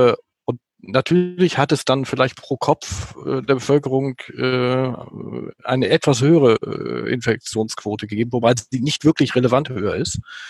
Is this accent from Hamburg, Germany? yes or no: no; Schleswig-Holstein, Germany; ich ja Schleswig-Holsteiner war.